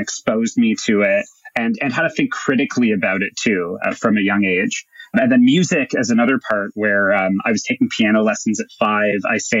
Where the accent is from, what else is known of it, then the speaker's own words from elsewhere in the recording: Toronto, Ontario, Canada; So when I was growing up in Toronto, my mom would take me and my little brother to school.